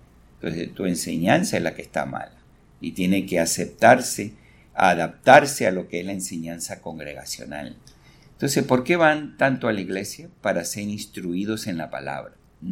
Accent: Peru; moved away; como ustedes saben que yo vengo del Perú

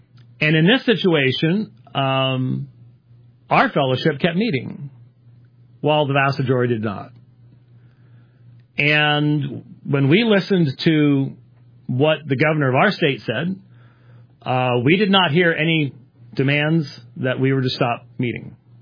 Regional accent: Scotland, United Kingdom; I'm a Scotsman. Okay? It's just not. I'm not saying necessarily that people in Scotland today, because they are doing that, but us old time folks, this is not how we function.

